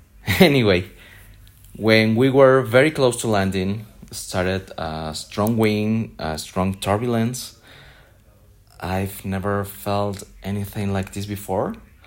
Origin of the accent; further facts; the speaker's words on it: Guadalajara, Jalisco, Mexico; English is a second language; now in Mexico City, Mexico; This is my voice. I'm from Guadalajara, but now I currently living in Mexico City.